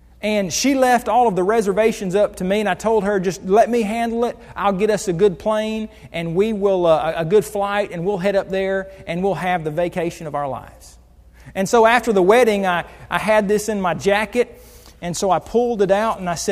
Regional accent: Muskogee, Oklahoma, United States; Where did my hometown of Muskogee, Oklahoma come from?

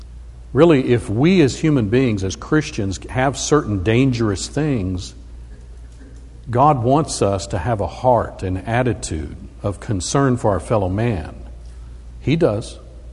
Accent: Phoenix, Arizona, United States; I grew up in Phoenix, Arizona, and it is hot there.

